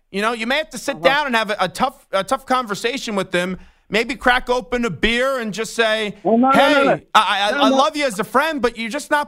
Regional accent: New York, United States; I'm from New York, but okay.

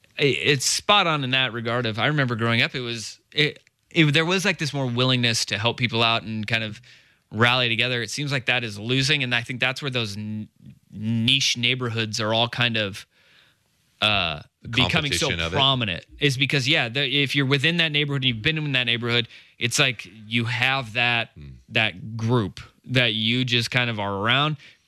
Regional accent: Portland, Oregon, United States; I grew up in Portland but moved away to the East Coast from 2013 to 15. Haven't come back.

